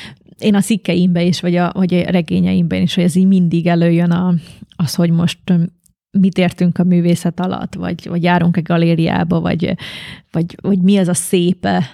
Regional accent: Šamorín, Trnava Region, Slovakia; én Somorján születtem, és Somorján jártam a magyar tanítási nyelvű általános iskolába, és aztán a város másik szélére a magyar gimnáziumba, és utána kezdtem el művészettörténetet tanulni Nagyszombatban.

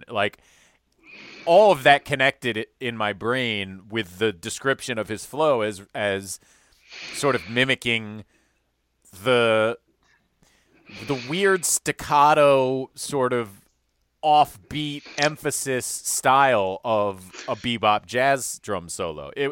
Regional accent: Chicago, Illinois, United States; growing up in Chicago, you really had a choice between East and West Coast.

